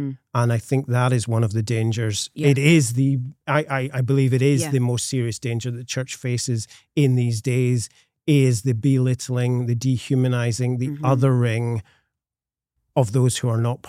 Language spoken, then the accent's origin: English; Scotland, United Kingdom; Now, as a Scotsman, I have